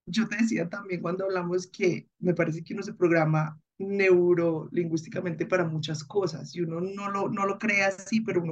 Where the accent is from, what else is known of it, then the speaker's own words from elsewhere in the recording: Manizales, Caldas, Colombia; soy de Manizales